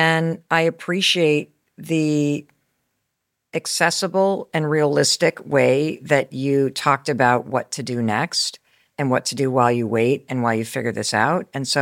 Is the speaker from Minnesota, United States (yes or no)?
no; Kansas City, Missouri, United States; born there; Do you know I was born in Kansas City, Missouri?